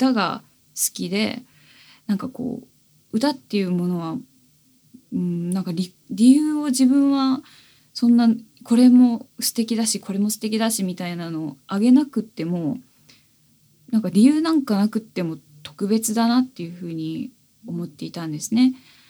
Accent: Oita, Japan; now in Tokyo, Japan; 故郷の大分県でですね、オフィスレディをですね OL さんをですねやっていたんですけれども

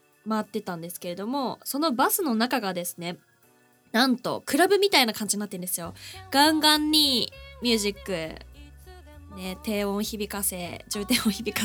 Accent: Saitama, Japan; 地元の大宮公園での花見は初めてだったのかなと思いながら、

